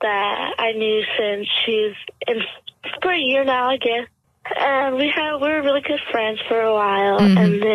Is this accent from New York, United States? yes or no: no; Houston, Texas, United States; Hey, Jamie. … I'm from Houston.